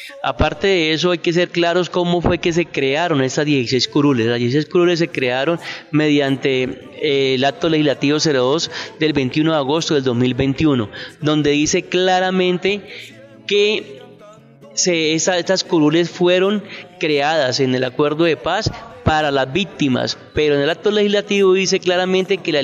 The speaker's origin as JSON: {"language": "Spanish", "region": "Caquetá", "country": "Colombia", "also_born_or_lived": "Huila / Bogotá", "said": "Yo salí desplazado del departamento del Caquetá, tuvimos amenazas, estuvimos viviendo en departamento del Huila y luego pasamos a vivir en la ciudad de Bogotá. Regresamos nuevamente a nuestro departamento en el año 2015"}